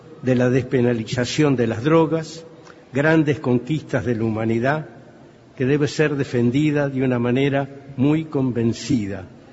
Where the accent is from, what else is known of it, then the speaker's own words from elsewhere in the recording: Valle del Cauca, Colombia; yo, que soy un vallista del Viejo Valle, siempre me he considerado extremadamente izquierdista.